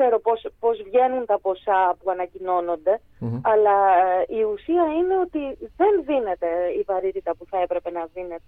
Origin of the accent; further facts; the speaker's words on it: Thasos, Eastern Macedonia and Thrace, Greece; now in Athens, Greece; Εγώ είμαι από τη Θάσο. Μένω στην Αθήνα, αλλά είμαι από τη Θάσο, παρακολουθώ τη Θάσο.